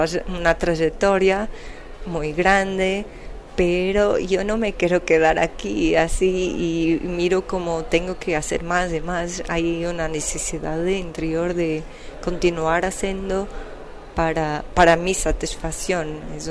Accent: Viana do Castelo, Portugal; Spanish is a second language; Soy de Viana do Castelo y de un pueblo llamado Cajeso, que es una ciudad entre Porto y Vigo, pero estoy mayoritariamente en Porto. Uh-huh. Es mi ciudad de elección.

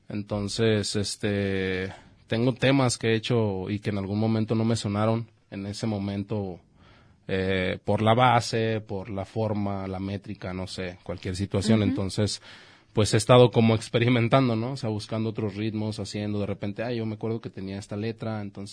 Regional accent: Guadalajara, Jalisco, Mexico; Pues yo nací en Guadalajara, en creo que era la clínica 89, si mal no recuerdo.

